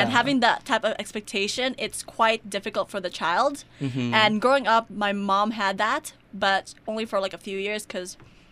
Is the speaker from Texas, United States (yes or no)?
no; Kenai, Alaska, United States; And it's in Kenai because that's my hometown.